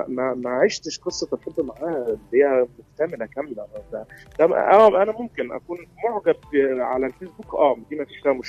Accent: Cairo, Cairo Governorate, Egypt; أنا من القاهرة

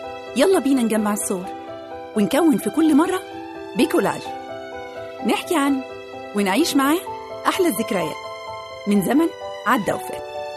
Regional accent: Egypt; بس طبعا إحنا كمصريين حطينا عليها التاتش بتاعنا.

